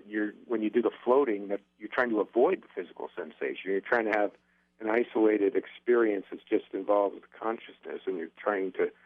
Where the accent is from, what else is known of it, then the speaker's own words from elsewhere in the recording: Northeast, United States; And I say draw, and I don't say drawer because I'm from Northeast, and I've been told that.